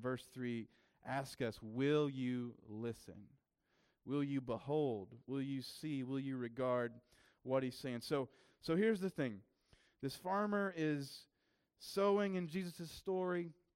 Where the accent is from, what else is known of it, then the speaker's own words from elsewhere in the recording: the South, United States; You ever met I'm from the South, and I know several farmer kind of guys.